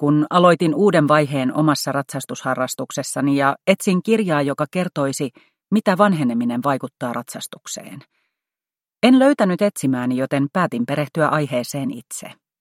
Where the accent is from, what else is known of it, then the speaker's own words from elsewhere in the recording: Raisio, Southwest Finland, Finland; Olen kotoisin Raisiosta, Turun naapurista. Vaatimaton kotimökkini oli muutaman sadan metrin päässä Turun rajasta, ison ojan rajaaman pellon reunassa.